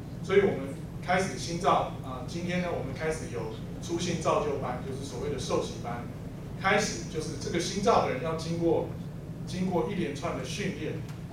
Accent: Taiwan; 例如说，我从台湾过来，

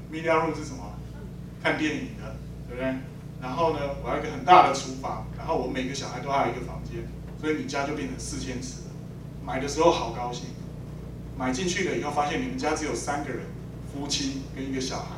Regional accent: China; 我们中国人是很有智慧的

